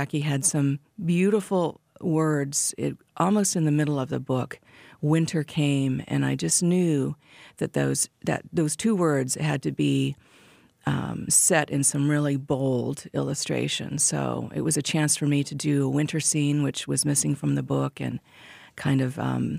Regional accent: Washington, United States; I grew up in the Northwest in Washington State

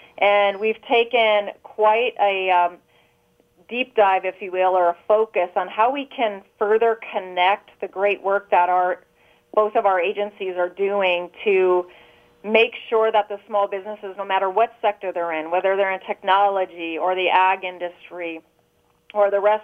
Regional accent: South Dakota, United States; to be able to continue to serve with the Small Business Administration here in my home state is just, you know, it's a dream come true. So I'm very excited to bring skill set back to South Dakota

